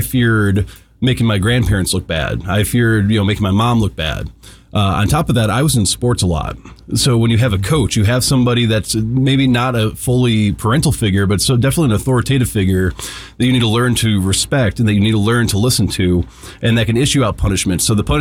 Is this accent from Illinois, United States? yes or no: yes; Joliet, Illinois, United States; I've been shot at twice growing up in Joliet, Illinois. I grew up in an area that was ripe for gang violence, ripe for drug activity.